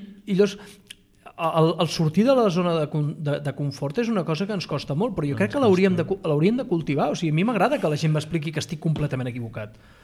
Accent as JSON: {"language": "Catalan", "region": "Catalonia", "country": "Spain", "said": "soc català i soc d'aquí i veig les coses com les veiem aquí, però no sóc un extremista indepe."}